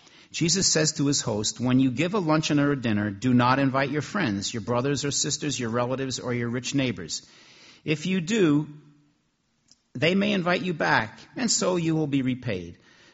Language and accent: English; New Jersey, United States; And then I remember at a youth retreat that I went to when I grew up in New Jersey